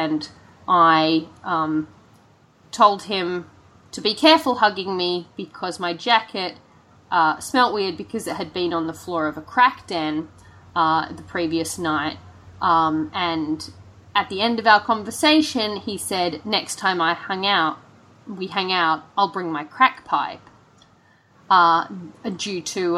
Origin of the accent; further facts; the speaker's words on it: Australia; I know the Jeopardy music. I'm Australian. I've never seen Jeopardy.